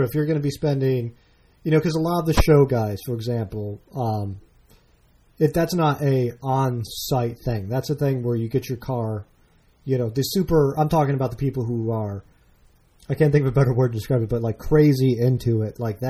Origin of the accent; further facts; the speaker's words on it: Naperville, Illinois, United States; sprung up in my hometown of Naperville, Illinois